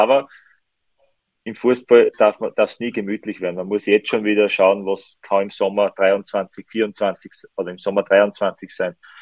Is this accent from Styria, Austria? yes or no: yes; Styria, Austria; Ich bin Steirer, ich fühle mich sehr wohl. Es passt in Graz sehr, sehr gut.